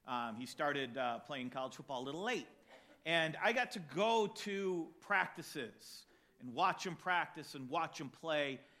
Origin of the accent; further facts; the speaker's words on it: California, United States; I grew up in California, so you know we would do that from time to time because the weather was nice enough.